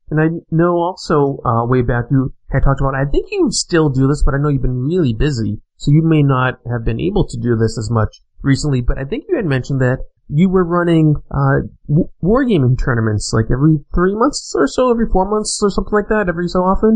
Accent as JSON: {"language": "English", "region": "Virginia", "country": "United States", "said": "but the state that I reside in, Massachusetts. I'm actually from Virginia. I was born down there"}